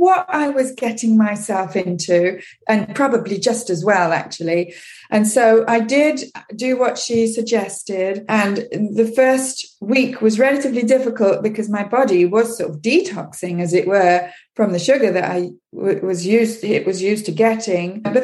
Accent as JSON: {"language": "English", "region": "England", "country": "United Kingdom", "tie": "born or raised there", "said": "I grew up in England"}